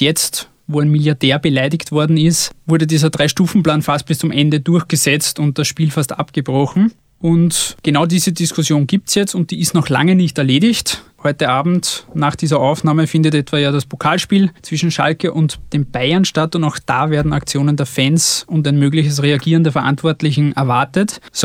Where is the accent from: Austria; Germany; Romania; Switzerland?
Austria